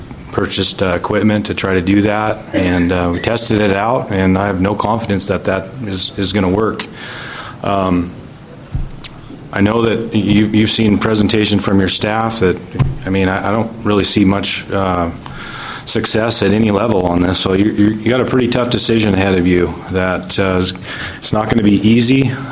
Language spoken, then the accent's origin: English; Astoria, Oregon, United States; I'm from Astoria, Oregon.